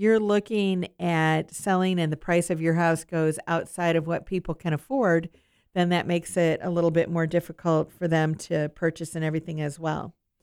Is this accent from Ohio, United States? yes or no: no; Iowa, United States; And I know that when I've been to where I grew up in Iowa, there are a lot of curled shingled roofs there.